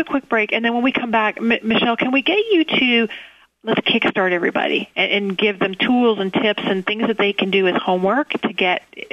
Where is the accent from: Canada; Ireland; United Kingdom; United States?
Canada; being a Canadian